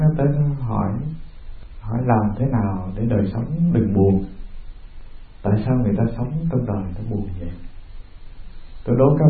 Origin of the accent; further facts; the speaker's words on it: Đồng Tháp, Vietnam; Lúc đó tôi làm trụ trì ở chùa Quán Âm ở quê tôi, tận dưới miền Tây sông nước á, Đồng Tháp. Một năm có 3 tháng nước lụt.